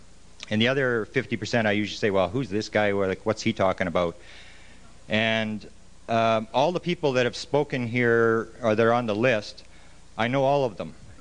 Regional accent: Canada; I'm from Canada, eh? And I'm considered a bit of a traitor in my own country

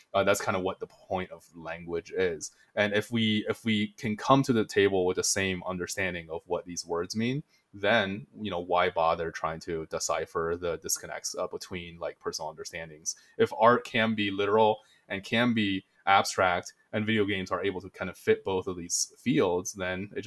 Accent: China; So I grew up in China.

